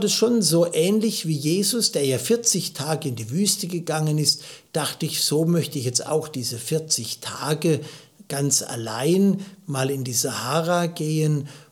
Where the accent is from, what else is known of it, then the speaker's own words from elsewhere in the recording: Baden-Württemberg, Germany; born there; now in Leipzig, Germany; Ja, ich bin in der Nähe von Heidelberg geboren und lebe seit 21 Jahren in Leipzig. Ich gehöre zu einer ganz kleinen christlichen Gemeinschaft. Ich bin von Beruf katholischer Priester